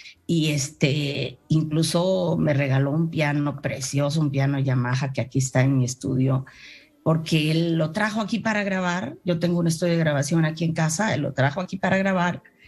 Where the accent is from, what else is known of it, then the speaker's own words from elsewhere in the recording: Peru; yo como peruana, Armando era amadísimo, sí, en el Perú.